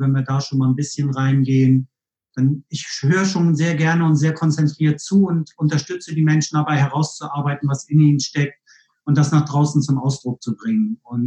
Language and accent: German; Northern Germany, Germany; born there; now in Cologne, Germany; Ich komme aus Norddeutschland gebürtig